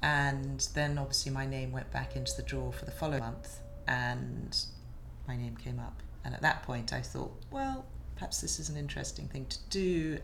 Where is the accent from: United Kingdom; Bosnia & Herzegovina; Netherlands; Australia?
United Kingdom; London; My date of birth is 21/5/59 and I'm from Notting Hill in London.